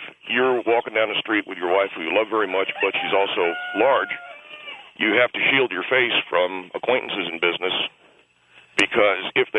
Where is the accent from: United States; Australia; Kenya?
United States; Knoxville, Tennessee; I grew up in Knoxville, Tennessee.